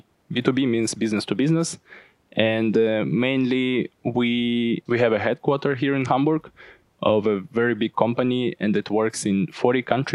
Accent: Uzbekistan; Originally, I come from Uzbekistan, and since 2021, I'm doing a master program here at Leofana University

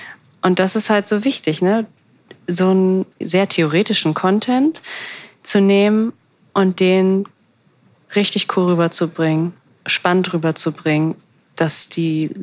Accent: Hamburg, Germany; Ich bin in Hamburg zur Schule gegangen

